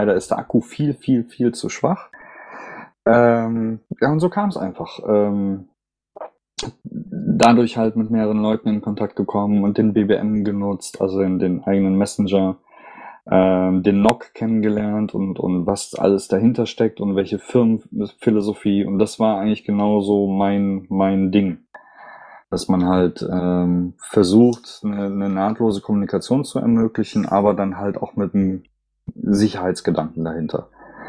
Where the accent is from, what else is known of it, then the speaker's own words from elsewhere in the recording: North Rhine-Westphalia, Germany; born there; Bin Mitte 30, eigentlich gebürtiger Siegerländer. Also zwischen Köln und Bonn komme ich her. Seit 10 Jahren aber im hohen Norden. Man hört es leider auch.